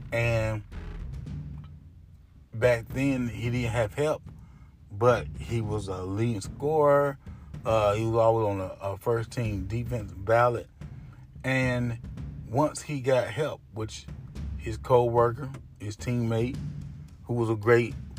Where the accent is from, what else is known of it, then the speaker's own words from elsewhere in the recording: North Carolina, United States; I was a Knicks fan and a Charlotte Hornets fan because I'm from North Carolina.